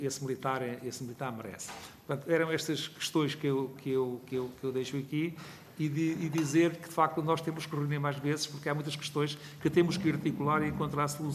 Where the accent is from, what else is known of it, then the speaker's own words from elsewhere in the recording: Santarém, Portugal; Eu sou de Santarém